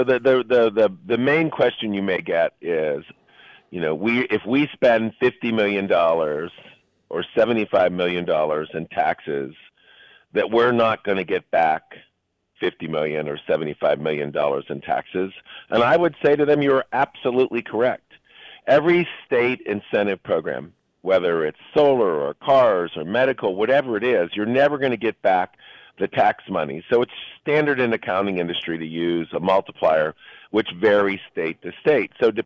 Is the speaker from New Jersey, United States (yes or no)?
no; Pennsylvania, United States; The work ethic of the people in Michigan is similar to Pennsylvania, my home state, in Ohio and Illinois.